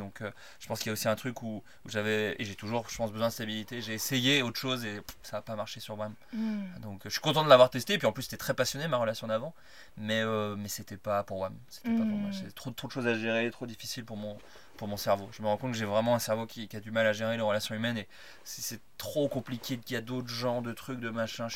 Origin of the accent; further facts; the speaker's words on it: Bourgogne-Franche-Comté, France; J'ai grandi en Bourgogne, et en Bourgogne, t'as un truc.